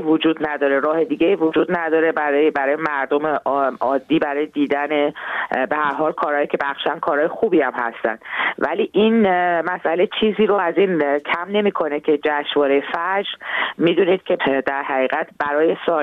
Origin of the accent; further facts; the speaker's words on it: Iran; moved away; من به عنوان یک هنرمندی که در خارج از ایران هستم